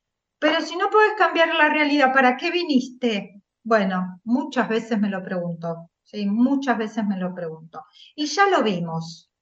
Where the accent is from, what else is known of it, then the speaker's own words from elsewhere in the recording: Argentina; A mí, como argentina.